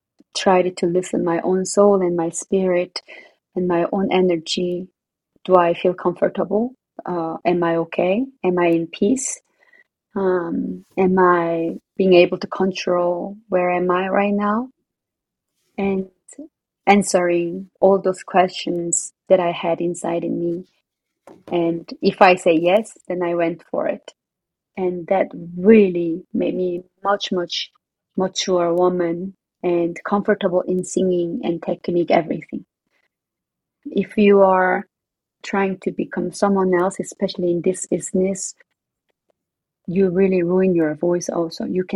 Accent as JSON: {"language": "English", "country": "South Korea", "second_language": "English", "said": "because I'm not from Italia, where the operatic singing came initially, or I'm not European, I'm not like English speaker, but I'm just Korean, but it's still okay because I'm enough as who I am."}